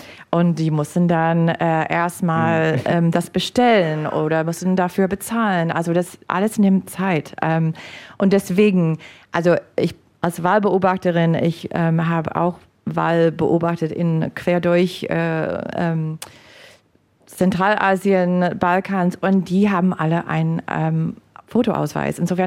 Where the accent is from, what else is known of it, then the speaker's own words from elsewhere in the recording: United States; German is a second language; now in Germany; als Amerikanerin im Ausland